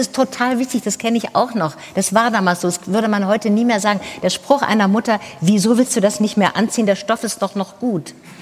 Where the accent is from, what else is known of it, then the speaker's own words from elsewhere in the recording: Tübingen, Baden-Württemberg, Germany; Jedenfalls gibt es es in meiner Heimatstadt Tübingen.